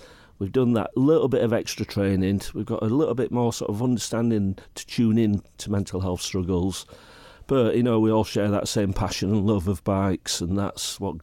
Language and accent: English; Sheffield, Yorkshire and the Humber, United Kingdom; also born or lived in Rotherham; I grew up in Sheffield and Rotherham in South Yorkshire, and that was when all the steelworks were shutting down and the mines were shutting down